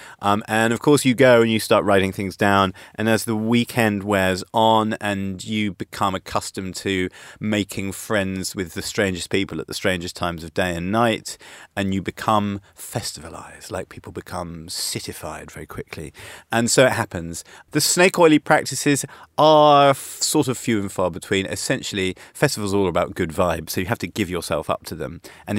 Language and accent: English; England, United Kingdom; accent: British; The first person, in fact, I met at the festival who turned around when he heard my British accent and he goes, "Ah, you what are you doing here at the festival? You come all the way from England to go dancing?"